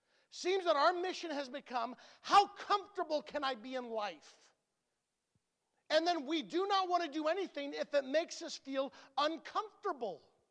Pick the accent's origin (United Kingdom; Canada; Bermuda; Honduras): Honduras; now in United States; I remember when I was growing up in Honduras